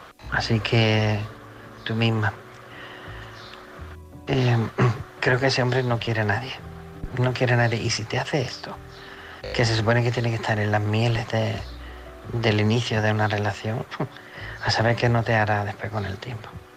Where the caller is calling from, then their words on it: Málaga, Andalusia, Spain; de Málaga.